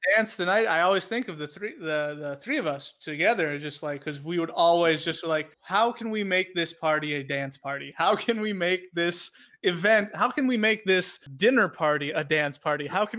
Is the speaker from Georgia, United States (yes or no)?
no; Minnesota, United States; accent: Minnesotan; trying to sing in an Irish accent, which I just had be my Minnesotan accent, just faster.